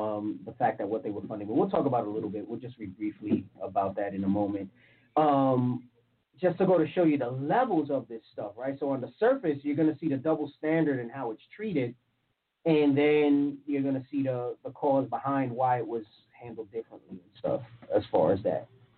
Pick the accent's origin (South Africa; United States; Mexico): United States; South Bronx, New York; I know personally from growing up in the South Bronx